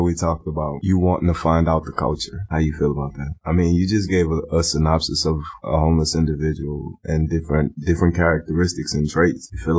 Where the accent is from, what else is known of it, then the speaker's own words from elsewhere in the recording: New Orleans, Louisiana, United States; At one time, I thought it was like, I'm from New Orleans, so we're really, really chummy with everybody and anybody.